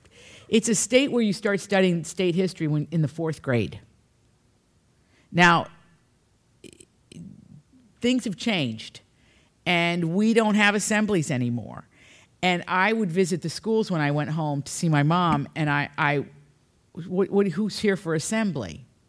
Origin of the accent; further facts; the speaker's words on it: Appalachia, United States; when I was growing up in Appalachia, you could probably kind of trace either Scots, Irish, African American, Melungeon. We had our little groups, and then you had the coal miners.